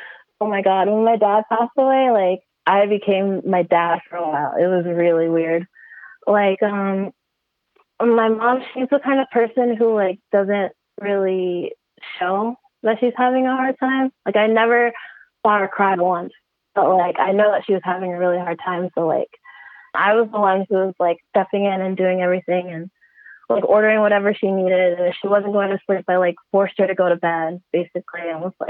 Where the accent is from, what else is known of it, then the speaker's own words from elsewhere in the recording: United States; My mom's in America. I'm American.